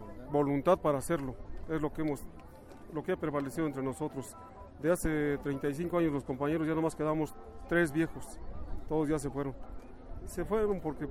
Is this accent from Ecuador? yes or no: no; Tlapacoya, Mexico; No, somos de aquí, de Tlapacoya, todos somos oriundos de Tlapacoya.